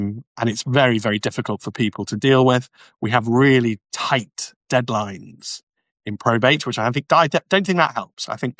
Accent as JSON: {"language": "English", "country": "United Kingdom", "said": "because we're very British"}